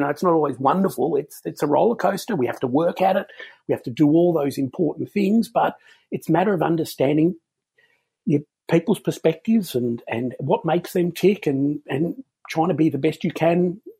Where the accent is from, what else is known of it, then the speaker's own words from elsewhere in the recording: Melbourne, Victoria, Australia; I'm born and raised in Melbourne and have always been here, as has my wife.